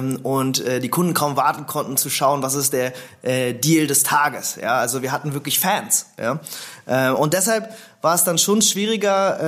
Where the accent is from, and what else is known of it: Berlin, Germany; born or raised there